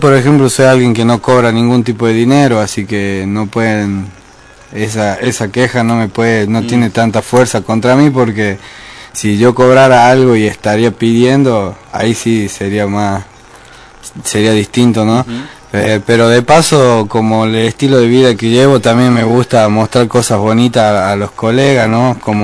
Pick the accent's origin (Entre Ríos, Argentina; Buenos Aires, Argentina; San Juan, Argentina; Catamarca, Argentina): Catamarca, Argentina; San Fernando del Valle de Catamarca; soy de acá de Catamarca de San Fernando, de los barrios y del centro.